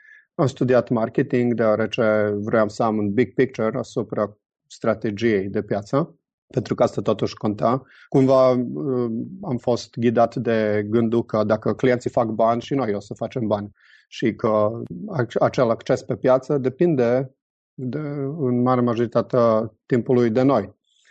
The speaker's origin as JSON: {"language": "Romanian", "country": "Serbia", "tie": "born there", "also_born_or_lived": "Budapest, Hungary", "second_language": "Romanian", "said": "Eu m-am născut în Serbia. Sunt, deci, un sârb autentic, cum s-ar zice. Și liceul am terminat în Budapesta."}